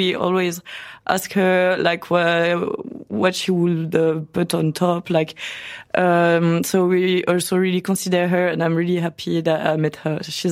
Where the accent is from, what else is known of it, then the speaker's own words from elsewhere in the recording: Rennes, Brittany, France; Yeah, I'm from Rennes.